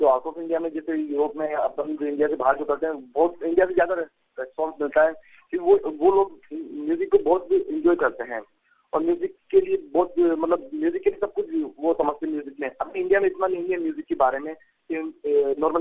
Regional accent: Rajasthan, India; और हम राजस्थान से बिलोंग करते हैं

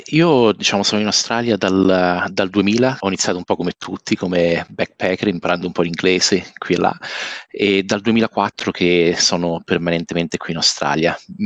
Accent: San Benedetto del Tronto, Marche, Italy; noi siamo di San Benedetto del Tronto, l'ultimo paese al sud delle Marche, fortemente influenzato anche dall'Abruzzo, quindi un paese di mare schiacciato tra le colline e l'Adriatico.

